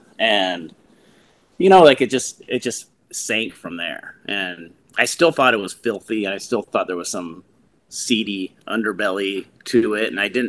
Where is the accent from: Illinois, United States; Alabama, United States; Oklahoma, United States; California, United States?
California, United States; Well, I grew up in the South Bay of Southern California, not Northern California.